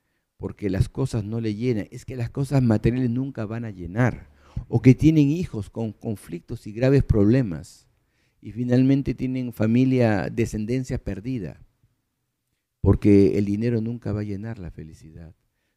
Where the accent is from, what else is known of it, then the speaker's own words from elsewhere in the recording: Peru; Por eso es que el Perú está como está. ¿Por qué? Porque hemos permitido que la carne nos domine como peruanos, como nación.